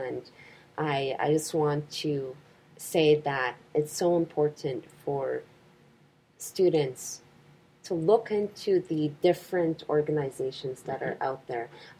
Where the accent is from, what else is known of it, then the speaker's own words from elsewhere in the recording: Burlington, Ontario, Canada; also born or lived in Hamilton; my parents came to Canada from Poland, and I'm very proud of having a Polish background. I was born in Hamilton, Ontario, and then my parents moved from Hamilton to Burlington.